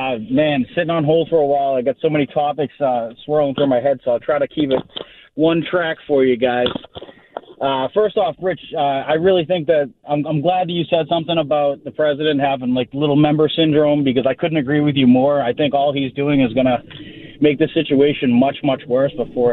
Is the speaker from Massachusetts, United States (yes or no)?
yes; Haverhill, Massachusetts, United States; also born or lived in Lawrence; that I'm Puerto Rican. So I know a little bit about being racially profiled growing up in Haverhill, growing up in Lawrence, where the predominant, you know, where Hispanics are the predominant race in that area.